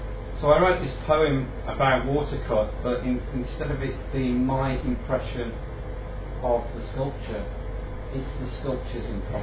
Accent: Birmingham, West Midlands, United Kingdom; born there; As Paul said, I was born in Birmingham and not Coventry, but I've never really had an affinity to Birmingham. And that's why I moved out, really.

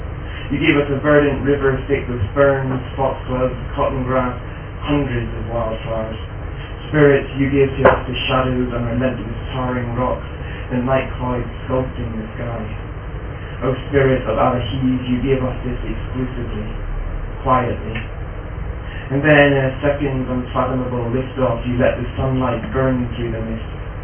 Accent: Bushmills, Northern Ireland, United Kingdom; I grew up in Bushmills on the north coast, and this is about that area.

